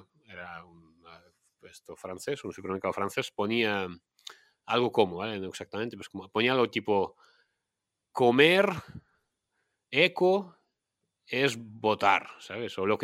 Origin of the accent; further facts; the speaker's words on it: Russia; yo vengo de Rusia, ¿no? En Rusia hay un régimen totalitario